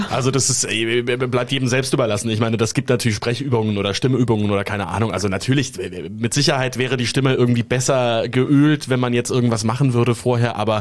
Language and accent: German; Munich, Bavaria, Germany; Ich habe viel Zeit im Studio verbracht als Kind in München.